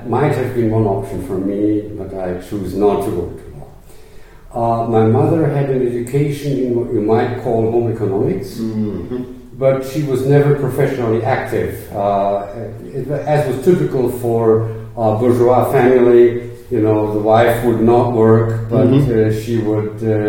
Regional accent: Essen, North Rhine-Westphalia, Germany; born there; English is a second language; So I was born on March 18, 1936, in Essen, which is rather relatively close by here. It's actually the center of the industry of coal and steel industry in Germany

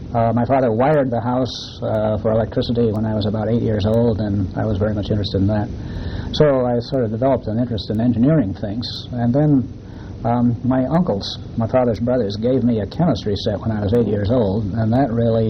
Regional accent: Woodstock, New York, United States; the main thing I remember from as a young boy is that I grew up more or less in the woods.

